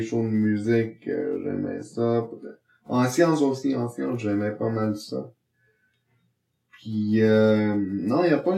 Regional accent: Quebec, Canada; Moi, je suis né à Québec. Par contre, je viens de la... Ben, je viens puis je reste encore là. Dans la région de Charlevoix.

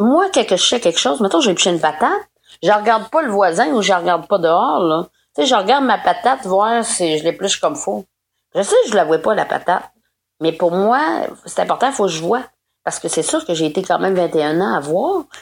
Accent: Quebec, Canada; moved away; Je suis partie de la Gaspésie, puis tu vois, je suis restée là-bas, là.

